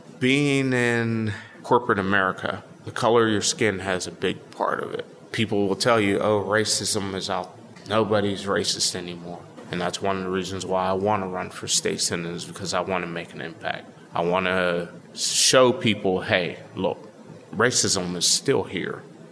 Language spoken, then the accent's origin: English; Wilkinsburg, Pennsylvania, United States; now in Braddock, United States; I grew up in Wilkinsburg, lived there until I was 12, and then I moved to Homestead and moved out of Homestead back in 1993 to Braddock, and I've been in Braddock since 1993.